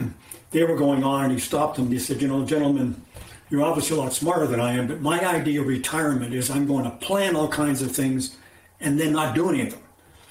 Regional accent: Timmins, Ontario, Canada; I grew up in Timmins, which northern part of Ontario.

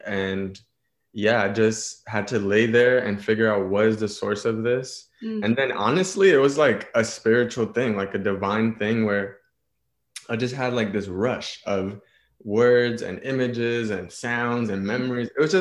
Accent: New York City, New York, United States; I'm from New York City, uptown specifically, the Bronx.

